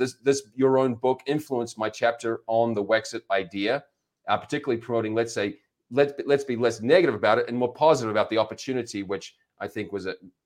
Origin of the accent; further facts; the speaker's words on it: Canada; now in United States; I'm here in Colorado and I'm a Canadian citizen, but I live in the United States. Someone asked me, what would it take me to get back to Canada?